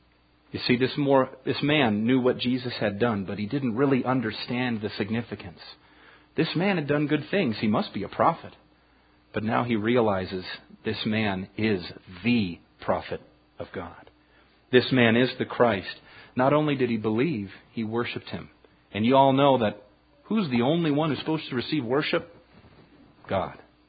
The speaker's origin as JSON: {"language": "English", "town": "Stockton", "region": "California", "country": "United States", "tie": "born or raised there", "said": "I grew up in Stockton."}